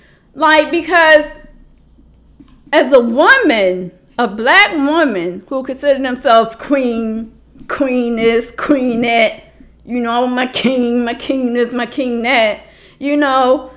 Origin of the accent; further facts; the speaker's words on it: Baltimore, Maryland, United States; I'm from Baltimore. And I grew up with Jamaicans, Trinidadians, Guyanese, Haitians. Like, so we was like, half of Park Heights was like Caribbean.